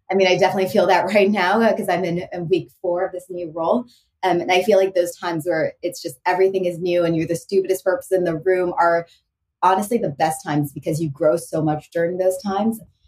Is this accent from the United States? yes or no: yes; Houston, Texas, United States; You know, growing up in Houston, Texas, both my parents were math scientists.